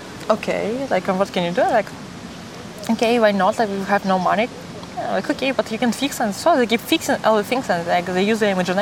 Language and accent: English; Russia; English is a second language; I'm really proud of that I'm Russian. When I'm traveling, I'm just like I'm proud to say that I'm from Russia